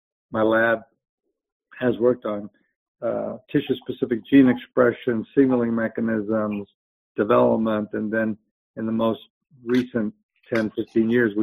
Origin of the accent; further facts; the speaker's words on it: Texas, United States; I am originally from Texas, and I went to medical school at UT Southwestern